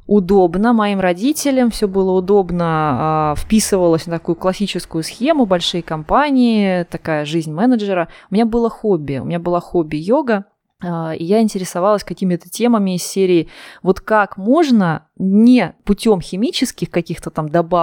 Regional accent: Oryol, Oryol Oblast, Russia; Я сама из Орла. Это такой город 400 километров на юг Москвы. Небольшой по российским меркам, полумиллионник.

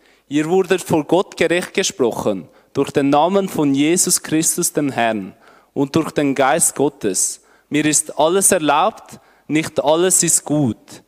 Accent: Albania; now in Switzerland; ich bin ja in Albanien aufgewachsen

